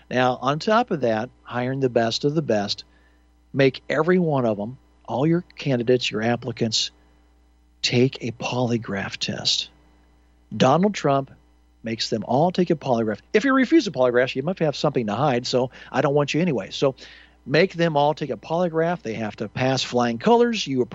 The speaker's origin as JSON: {"language": "English", "town": "Greenwich", "region": "Connecticut", "country": "United States", "tie": "born or raised there", "also_born_or_lived": "Germany", "said": "I was foreign born. I was born in Germany. Father was military, and then moved to the United States. Lived in Greenwich, Connecticut"}